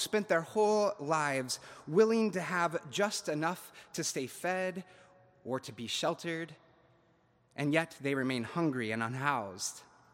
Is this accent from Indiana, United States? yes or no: yes; Indiana, United States; Maybe that's just people like me growing up in Indiana, but I digress.